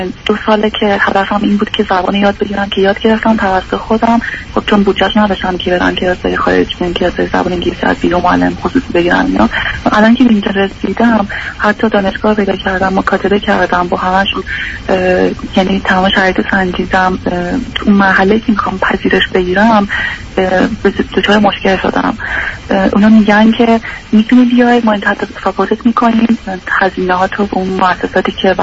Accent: Iran; now in Turkey; من زبان ترکیه اینجا بلدم، با توجه به اینکه خودم هم آذری هستم، زبان اینجا مسلط بودم، بلد بودم

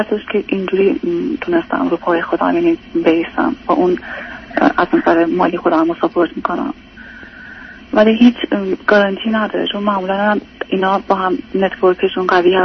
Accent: Iran; moved away as an adult; همین که میپرسن اهل کجا هستی، ایران که میگم

